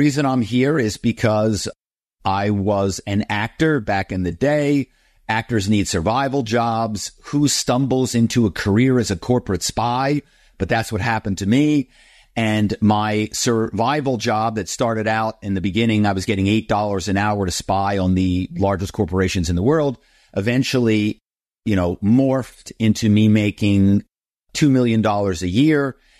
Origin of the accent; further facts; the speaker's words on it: Philadelphia, Pennsylvania, United States; So, I grew up in Philadelphia